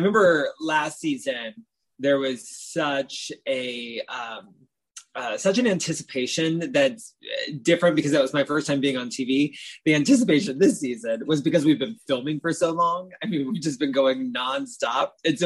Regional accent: Southern United States, United States; You know, I moved here from the South, lower middle class family.

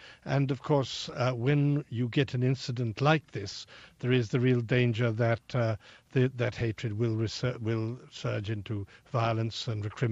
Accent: United Kingdom; None of the sort of disputes we have in my home country, Britain

